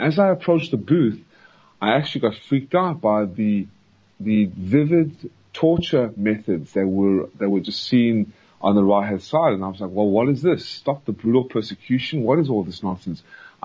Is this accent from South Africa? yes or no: yes; South Africa; now in United States; Well, I'm originally from South Africa, and I immigrated to America in 1995 and became the first in my family to become an American citizen.